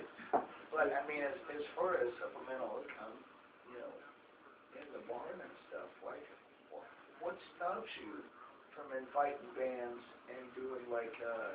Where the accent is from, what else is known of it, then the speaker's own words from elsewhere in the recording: United States; I'm from the States, right? I have the Western mentality.